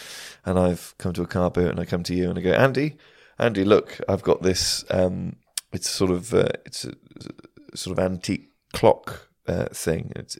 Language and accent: English; England, United Kingdom; also born or lived in Wales; Well, I'm Welsh, but I grew up in England.